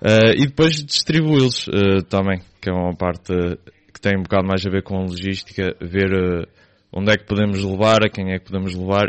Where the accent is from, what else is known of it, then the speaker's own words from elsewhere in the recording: Lobão, Aveiro, Portugal; mas é um sítio pacato, não tem muito alarido, principalmente porque não sou do centro, sou de Lobão. Ou seja, é um sítio para cá de se viver.